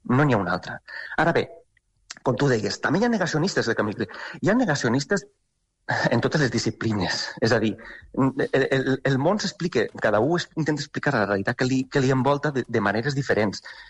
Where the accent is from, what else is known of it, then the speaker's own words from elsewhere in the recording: Valencian Community, Spain; Jo soc valencià